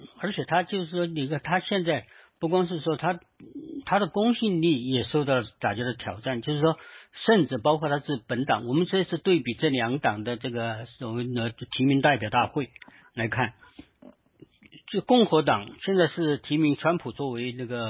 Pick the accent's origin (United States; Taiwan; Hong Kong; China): United States; 我们刚好我们美国人自己的事儿就像当年的对欧洲和我们不管你们对欧洲打起打来的那些。